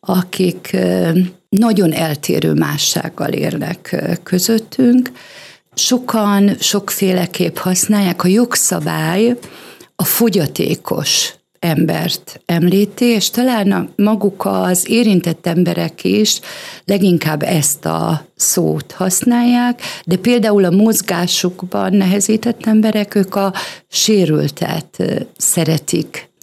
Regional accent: Subotica, Vojvodina, Serbia; born there; De nem Csantavéren születtem, szabadkai születésű vagyok

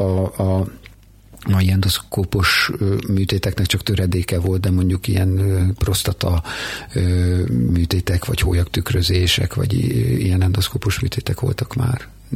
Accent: Szegvár, Csongrád-Csanád, Hungary; also born or lived in Szentes; tehát én Szegváron születtem, Szentesen jártam gimnáziumba, tehát ez a második otthonom volt

